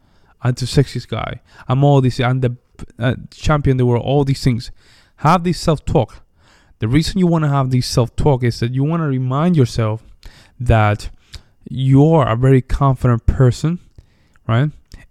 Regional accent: Puerto Rico; listen, I'm from Puerto Rico. And a lot of things that I used to just notice when I was in Puerto Rico

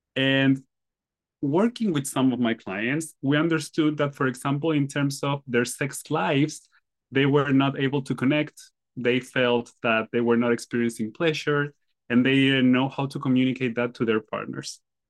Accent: Chile; English is a second language; moved away as an adult; now in United States; I'm from Chile. I moved to the US 2 years ago.

